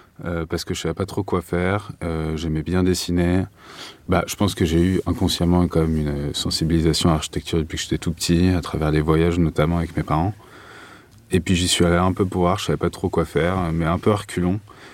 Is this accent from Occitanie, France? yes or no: no; Paris, Île-de-France, France; Oui, moi je suis parisien, donc je suis parti mais je suis revenu.